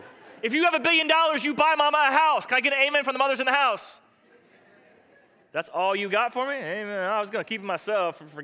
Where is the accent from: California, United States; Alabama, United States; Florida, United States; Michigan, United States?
Florida, United States; I grew up in South Florida.